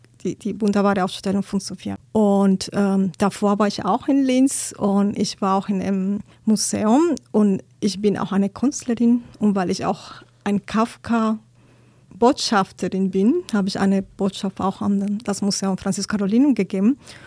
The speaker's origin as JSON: {"language": "German", "town": "Cali", "region": "Valle del Cauca", "country": "Colombia", "said": "Ich komme aus Cali, Kolumbien."}